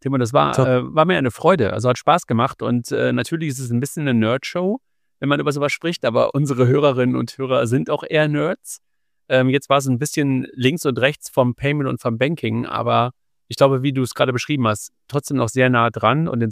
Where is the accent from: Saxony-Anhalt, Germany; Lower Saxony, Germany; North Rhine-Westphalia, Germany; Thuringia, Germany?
North Rhine-Westphalia, Germany; Cologne; ich komme ursprünglich aus Köln